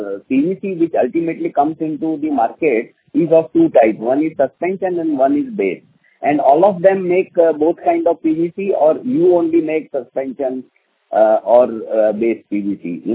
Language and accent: English; Ahmedabad, Gujarat, India; from Ahmedabad.